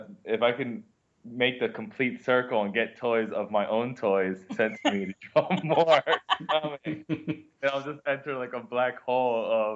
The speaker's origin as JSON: {"language": "English", "region": "New Jersey", "country": "United States", "tie": "born or raised there", "lives_now": "Portland, United States", "said": "Yeah, I grew up in Jersey. I've only been in Portland for like the last year or so."}